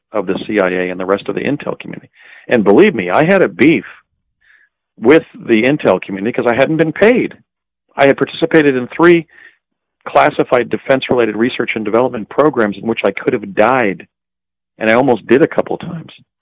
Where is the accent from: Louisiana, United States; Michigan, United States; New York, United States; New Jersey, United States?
New Jersey, United States; Morris Plains; I was steeped in Washingtonia as somebody born in Morristown and growing up in Morris Plains.